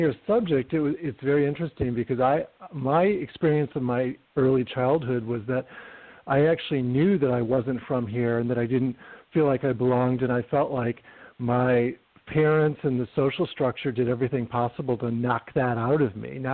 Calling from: Palm Springs, California, United States; I'm in Palm Springs, California.

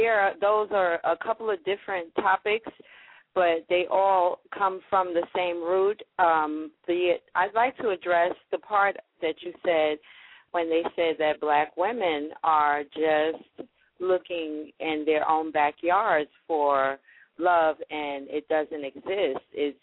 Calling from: Louisville, Kentucky, United States; I'm calling from, yes, I'm calling from Louisville, Kentucky.

